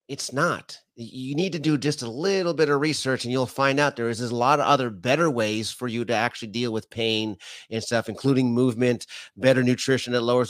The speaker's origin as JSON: {"language": "English", "country": "Canada", "lives_now": "United States", "said": "being Canadian"}